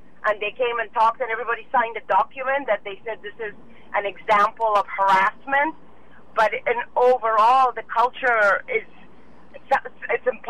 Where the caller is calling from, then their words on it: San Francisco, California, United States; I'm calling from San Francisco.